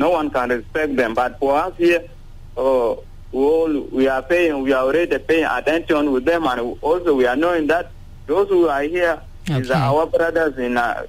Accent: South Sudan; Because we are South Sudanese.

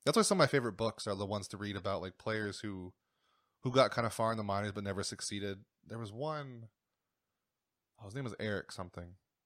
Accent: Erie, Pennsylvania, United States; Well, I grew up in Erie, where it was the Seawolves

